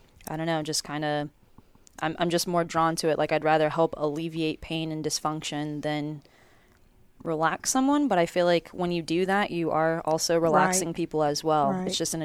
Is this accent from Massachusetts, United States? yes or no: no; Dade City, Florida, United States; Well, in growing up in Dade City, I had to pretty much entertain myself because there's not a lot going on out there.